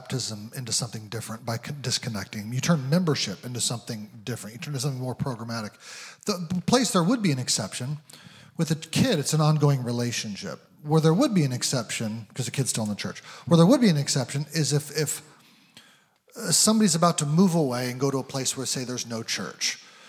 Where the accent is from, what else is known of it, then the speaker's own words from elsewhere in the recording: Eugene, Oregon, United States; I was baptized at Grace Community Fellowship in Eugene, Oregon, at age 7 or 8. I grew up in Eugene.